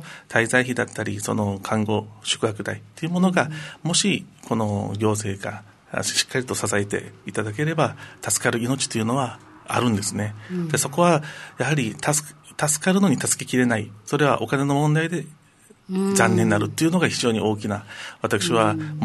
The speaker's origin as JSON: {"language": "Japanese", "region": "Okinawa", "country": "Japan", "said": "私もこの沖縄出身ということで"}